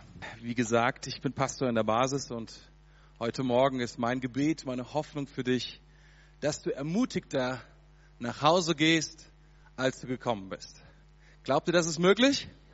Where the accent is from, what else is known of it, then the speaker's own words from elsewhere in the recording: Mainz, Rhineland-Palatinate, Germany; Ja, wir kommen aus Mainz